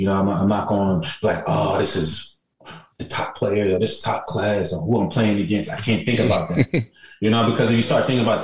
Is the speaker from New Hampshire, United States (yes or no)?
no; New Jersey, United States; I have familiarity with him because I'm from New Jersey.